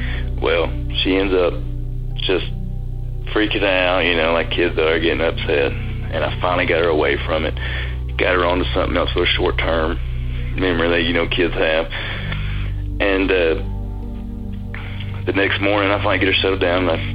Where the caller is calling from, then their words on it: Chattanooga, Tennessee, United States; I'm from Chattanooga, Tennessee.